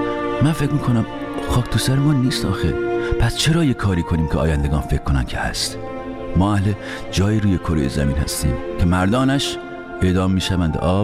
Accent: Iran; born or raised there

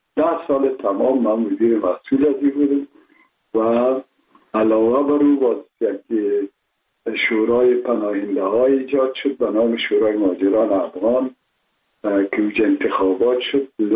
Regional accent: Kabul, Afghanistan; born or raised there

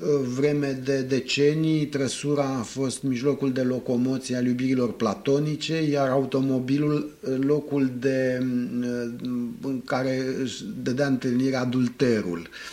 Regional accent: Romania; Asta nu ține de o însușire a noastră ca români, ține de o însușire a culturii noastre.

